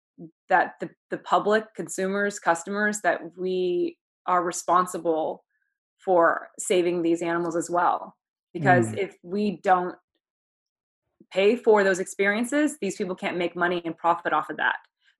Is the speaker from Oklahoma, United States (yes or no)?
yes; Oklahoma, United States; And I'm also from Oklahoma.